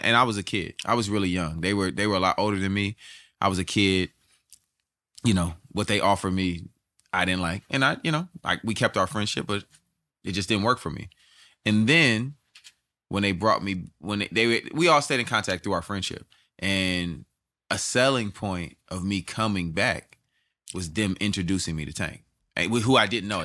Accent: California, United States; Because, you know, I'm from the Bay.

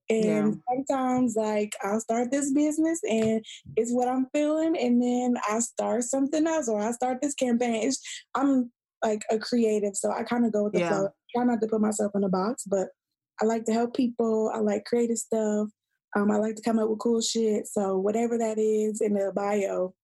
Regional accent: Detroit, Michigan, United States; I'm from Detroit. You don't know what I've been through.

